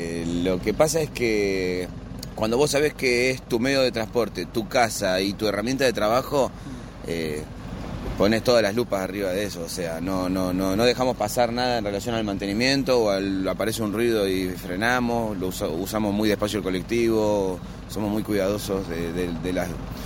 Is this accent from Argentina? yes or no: yes; Bariloche, Río Negro, Argentina; mira, nosotros somos de acá de Bariloche